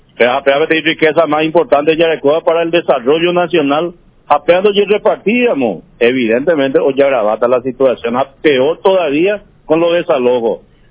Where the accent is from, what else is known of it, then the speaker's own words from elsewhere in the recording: Paraguay; yo soy paraguayo